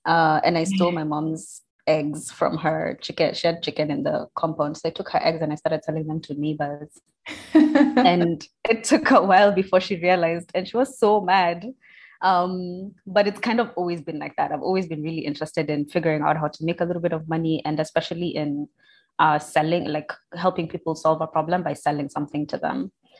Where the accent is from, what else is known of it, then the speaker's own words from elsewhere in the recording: Kenya; born there; And I'm an African woman. I was born in Kenya, so that's the nationality I identify with.